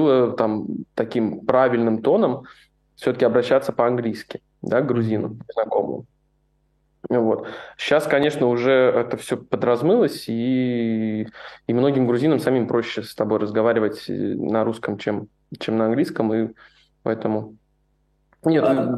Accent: Russia; Это либо обычно тебя спрашивают, откуда ты? Из России.

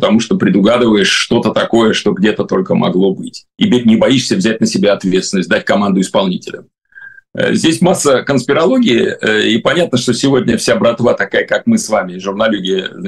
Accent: Saint Petersburg, Russia; я вроде питерский, и все думал, что я так хорошо знаю свой город.

